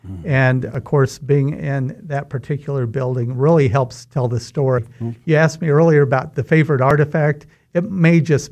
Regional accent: Wichita, Kansas, United States; I am from Wichita, actually a fifth-generation Wichitan.

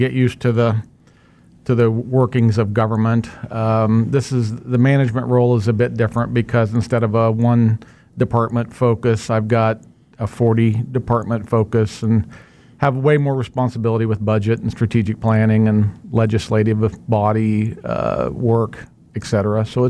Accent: Kansas, United States; Yeah, I grew up in West Sedgwick County, right in between Colwich and Mays. My family had a farm out there, and that's where I was born and raised.

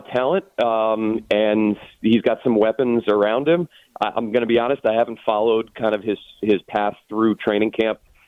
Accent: Silver Spring, Maryland, United States; I grew up in Silver Spring. I went to Einstein, went to University of Delaware.

